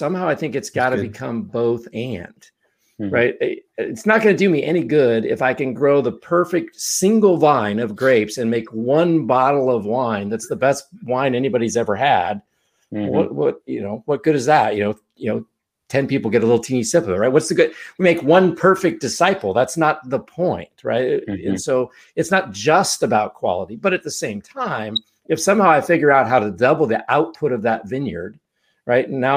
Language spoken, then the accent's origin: English; California, United States; And I grew up in the Napa Valley. So part of my wine thing is, you know, I grew up around grapes, didn't farm them, but I grew up around them.